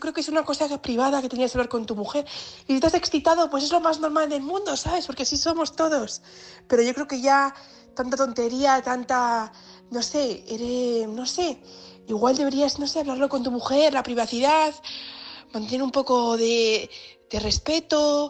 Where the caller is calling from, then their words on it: Cáceres, Extremadura, Spain; de Cáceres.